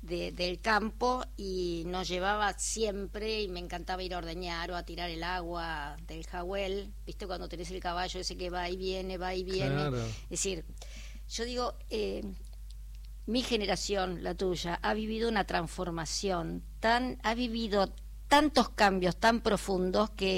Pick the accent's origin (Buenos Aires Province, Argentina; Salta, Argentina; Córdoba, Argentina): Buenos Aires Province, Argentina; Las Heras; Así que, sí, en Las Heras, en mi pueblo...